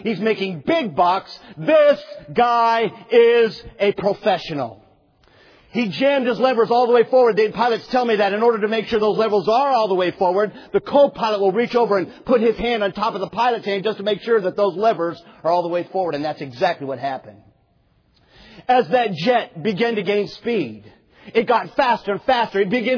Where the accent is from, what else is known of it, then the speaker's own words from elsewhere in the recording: Seattle, Washington, United States; My dad was an engineer for Boeing. That's why I was raised in Seattle.